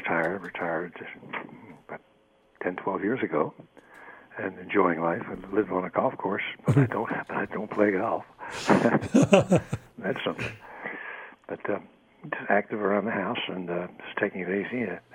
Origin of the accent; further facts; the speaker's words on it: Philadelphia, Pennsylvania, United States; Yes, I am from Philadelphia.